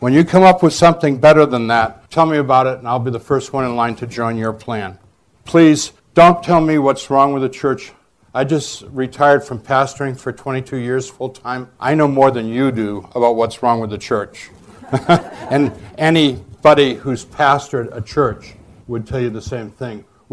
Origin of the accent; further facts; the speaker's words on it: Massachusetts, United States; born there; I was born in 1946 in Massachusetts.